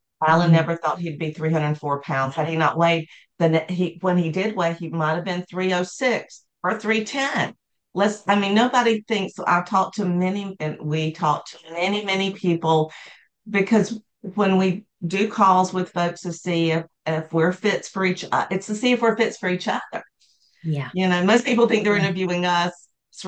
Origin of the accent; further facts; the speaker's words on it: the South, United States; And I'm like, we're in the South still. We grew up in the South. And that's not how we were raised.